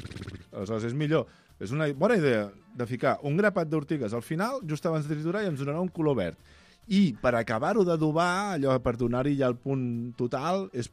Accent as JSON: {"language": "Catalan", "region": "Catalonia", "country": "Spain", "said": "Mira que som catalans, eh?"}